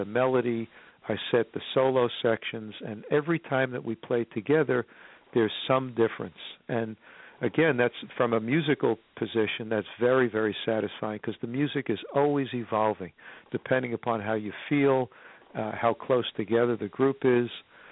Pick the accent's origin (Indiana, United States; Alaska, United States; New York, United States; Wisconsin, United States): New York, United States; New York City; Well, I'm from New York City. If you haven't guessed that from my accent, let me just tell you that I was born and raised in New York. And New York is my home.